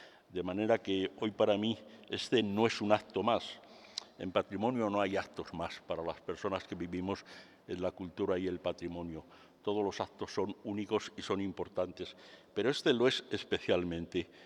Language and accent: Spanish; Béjar, Castile and León, Spain; Como salmantino de Béjar, me siento especialmente honrado